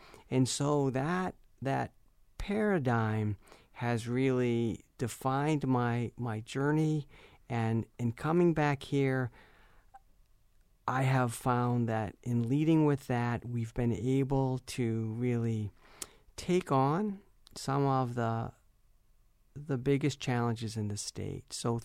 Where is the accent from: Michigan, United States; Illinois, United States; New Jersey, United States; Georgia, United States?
Michigan, United States; St. Johns; I grew up in St. John's. I came here as an undergrad, then stayed for medical school.